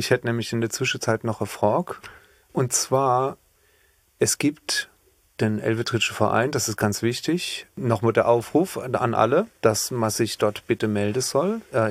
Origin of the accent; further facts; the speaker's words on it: Otterstadt, Rhineland-Palatinate, Germany; Ich kann von meinem Heimatdorf berichten, von Otterstadt.